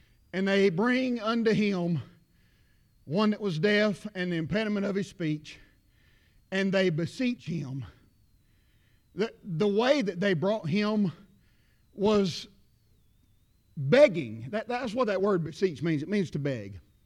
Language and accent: English; the South, United States; accent: Southern; I can't even say it right in my Southern accent, amen.